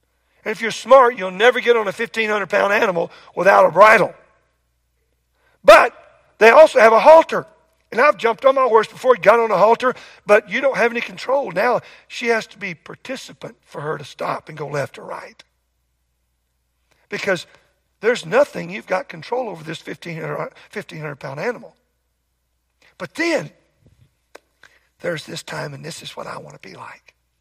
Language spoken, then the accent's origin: English; Oklahoma, United States; I grew up in Oklahoma.